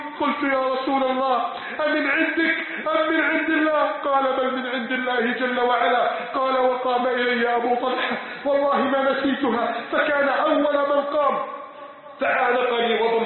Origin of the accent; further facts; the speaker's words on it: Egypt; بلادنا مصر